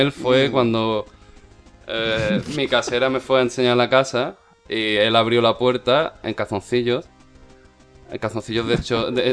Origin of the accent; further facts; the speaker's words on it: Spain; now in United Kingdom; con los galeses o los británicos con los que hablo, mis amigos y tal, soy el único español, soy algo exótico, soy el único español que conocen.